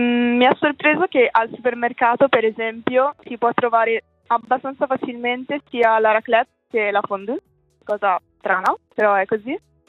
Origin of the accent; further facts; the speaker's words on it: Cademario, Ticino, Switzerland; moved away as an adult; also born or lived in Rome; now in Madrid, Spain; ho 26 anni. Vengo da Cademario, un paesino in Malcantone vicino a Lugano, dove sono nata e cresciuta e diciamo ho lasciato la Svizzera nel 2018, mi sono trasferita a Roma dove ho studiato e ho vissuto 4 anni